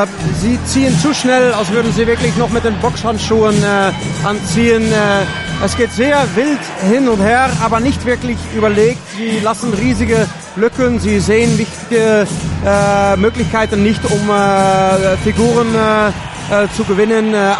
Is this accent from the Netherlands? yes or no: yes; Netherlands; German is a second language; Ich als Holländer würde sagen, das hat was Tomatenhaftes vielleicht auch.